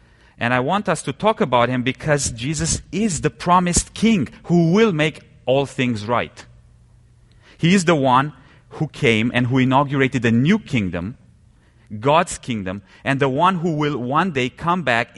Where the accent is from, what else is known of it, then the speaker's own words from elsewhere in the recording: Romania; I'm one of the elders here. I come from Eastern Europe, from Romania